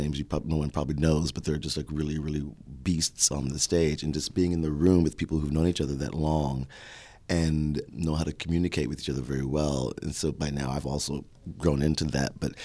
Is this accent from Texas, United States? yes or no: yes; Houston, Texas, United States; I am from Houston